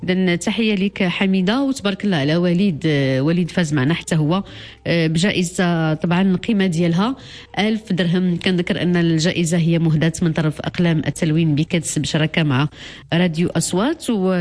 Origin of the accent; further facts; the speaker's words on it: Morocco; بالحدث المأساوي مع الأسف اللي كنعيشوا جميع كمغاربة